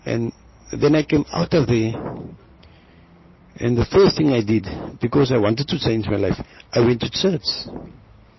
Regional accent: Western Cape, South Africa; And because I came from Inova Park, I started here in Mitchell's Plain also with the same lifestyle.

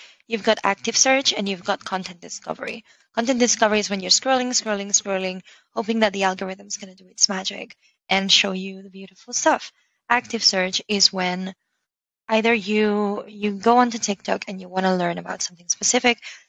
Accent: Barcelona, Catalonia, Spain; I'm from Barcelona.

